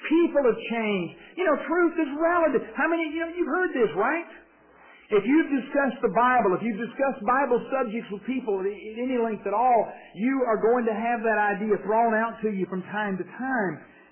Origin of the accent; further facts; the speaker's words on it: Alabama, United States; Now, down south, I'm from L.A., if you didn't know that, if you can't tell, I'm from Lower Alabama.